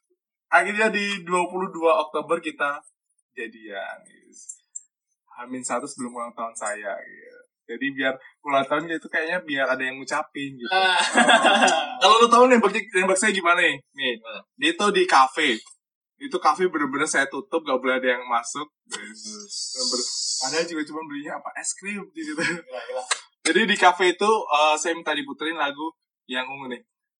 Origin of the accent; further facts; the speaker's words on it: Java, Indonesia; saya dari Jawa. Akhirnya kita bertemu di kampus yang sama.